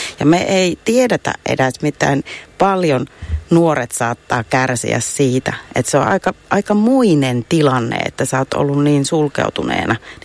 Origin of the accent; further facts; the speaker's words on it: Joensuu, North Karelia, Finland; itse olen Joensuusta kotoisin ja elin ihanaa kouluaikaa 70-80-luvulla.